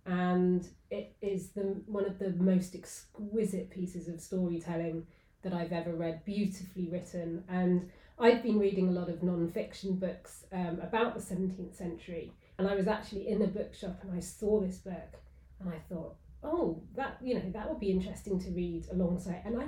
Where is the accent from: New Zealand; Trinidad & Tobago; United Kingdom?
United Kingdom; Bristol, South West England; She lived opposite me, actually, where I grew up in Bristol.